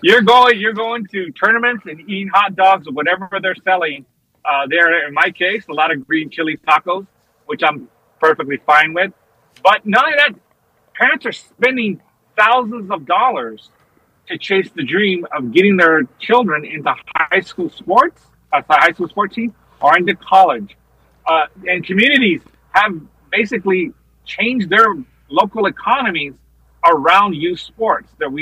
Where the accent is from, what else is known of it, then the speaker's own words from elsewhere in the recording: Texas, United States; We had a virtual no game Sunday rule when I grew up in Texas.